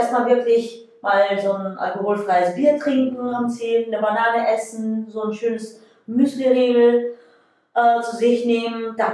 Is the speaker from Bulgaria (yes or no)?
yes; Bulgaria; Ich persönlich für mich selber als Bulgarin und mega wildes Kind und Teenager finde es toll, dann auch mal ein Deutscher geworden zu sein.